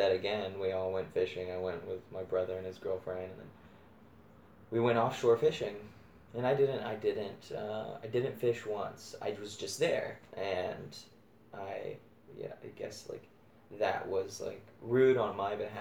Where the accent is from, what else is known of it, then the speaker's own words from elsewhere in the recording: Texas, United States; I guess I'm looking at a map of Texas right now. That very, very bottom tip is where I'm from.